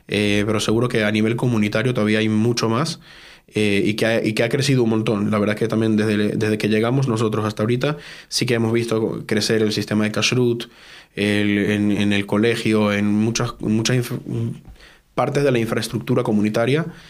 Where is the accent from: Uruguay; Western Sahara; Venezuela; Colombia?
Venezuela; now in Madrid, Spain; Yo vengo de Sudamérica, de Venezuela.